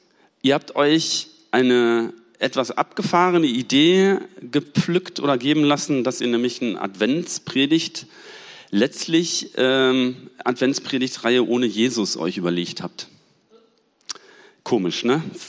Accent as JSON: {"language": "German", "town": "Münster", "region": "North Rhine-Westphalia", "country": "Germany", "said": "ich komme aus Münster"}